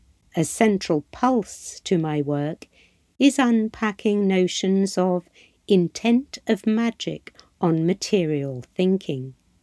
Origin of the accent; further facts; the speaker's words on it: Manchester, North West England, United Kingdom; born there; I was born in Manchester, and this has always had a pull of home. I teach and Skillshare throughout Greater Manchester